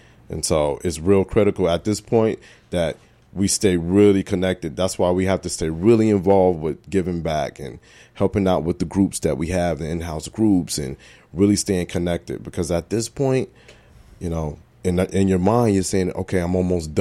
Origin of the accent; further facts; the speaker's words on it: Brooklyn, New York, United States; Well, see, I'm from Brooklyn, and, you know, we didn't have animals. We had big rats, but we didn't have any animals.